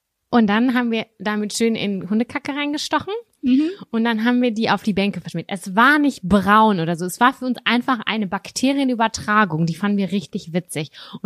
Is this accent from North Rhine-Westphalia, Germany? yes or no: yes; Lübbecke, North Rhine-Westphalia, Germany; Und zwar habe ich damals in Lübbecke als Kind in der Nähe von der Kirche gewohnt